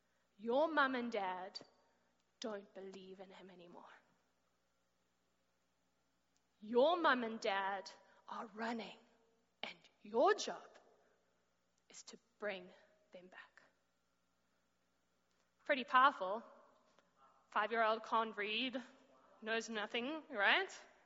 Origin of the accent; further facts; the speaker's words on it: Johannesburg, Gauteng, South Africa; I come from South Africa, Johannesburg.